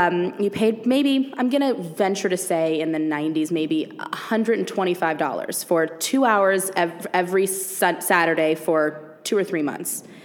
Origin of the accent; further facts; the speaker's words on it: Thousand Oaks, California, United States; So I did, I grew up in Thousand Oaks, California, and I did Showboat Youth Theater